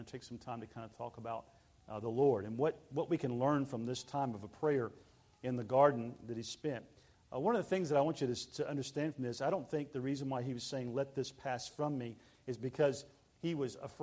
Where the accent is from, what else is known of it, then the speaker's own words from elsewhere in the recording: Texas, United States; "Listening to your voice, you're either from Oklahoma or Texas." And I said, "I'm from Texas."